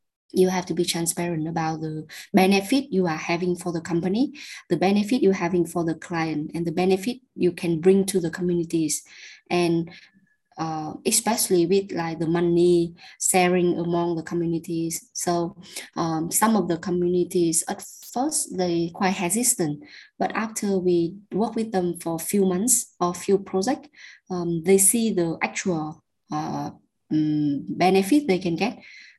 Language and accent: English; Hanoi, Vietnam; because I'm from Hanoi. So if I travel to Northern Vietnam, that means like people still thinking like, oh, that girl from the city.